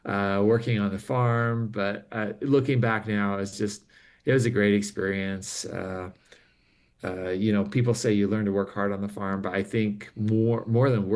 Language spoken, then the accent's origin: English; Rexburg, Idaho, United States; I grew up just south of Rexburg on the farm that my dad had that had been in his family from his father, my grandfather